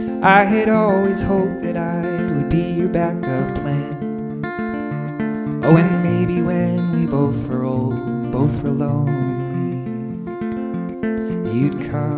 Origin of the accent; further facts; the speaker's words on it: Portland, Maine, United States; And I'm from Portland, Maine, and I was recently at this coffee shop.